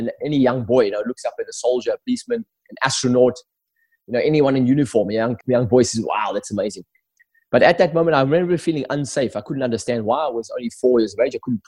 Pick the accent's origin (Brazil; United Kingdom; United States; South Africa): South Africa; growing up in South Africa, it was a very, very tough time for me. I was born in 66. I was born into racist, apartheid South Africa at its height, extremely racist, extremely violent. I grew up right next door to a police station.